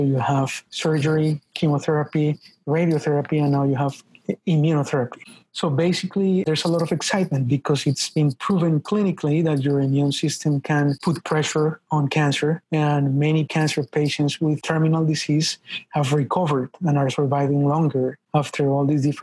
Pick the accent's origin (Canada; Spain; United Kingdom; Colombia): Colombia; moved away as an adult; now in United States; Yes, I was born in Colombia. So I lived there for 23 years, you know